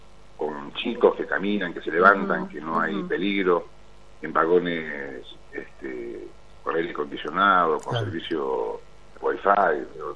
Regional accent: Palmira, Mendoza, Argentina; conozco a mi pueblo, conozco a mi departamento, conozco a mi Palmira, lo conozco de verdad. Por suerte, mis viejos viven pegados a la estación de ferrocarril de Palmira.

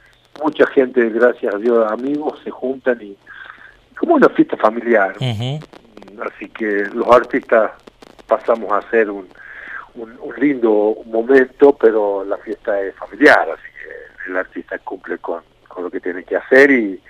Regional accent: La Rioja, Argentina; now in Catamarca, Argentina; porque soy riojano, pero agradecido de haberme podido hacerme parte de la provincia de ustedes

